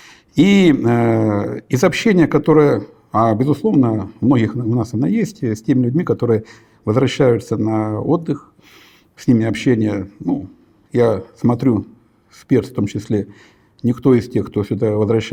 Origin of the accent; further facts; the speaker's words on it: Belarus; я сам родом из Беларуси, и как многие белорусские дети в свое время